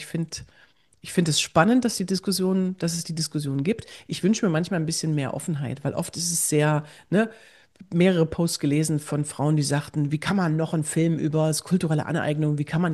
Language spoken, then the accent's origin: German; East Germany, Germany; Ich komme aus der DDR